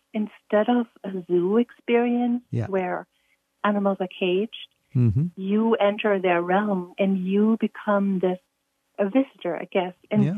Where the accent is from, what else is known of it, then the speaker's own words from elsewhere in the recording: Germany; now in Arizona, United States; So I'm originally from Germany, but now I live in Arizona.